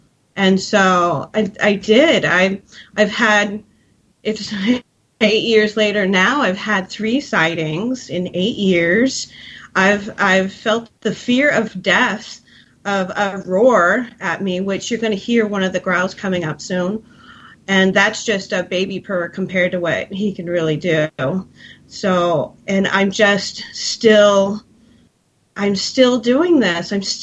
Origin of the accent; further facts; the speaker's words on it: Kirkland, Washington, United States; I grew up in Kirkland.